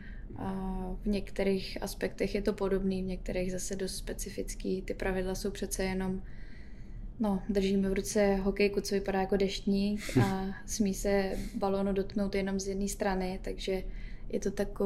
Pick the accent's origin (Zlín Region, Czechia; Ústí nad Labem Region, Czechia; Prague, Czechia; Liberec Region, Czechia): Prague, Czechia; A vyrůstali jsme právě ve Kbelích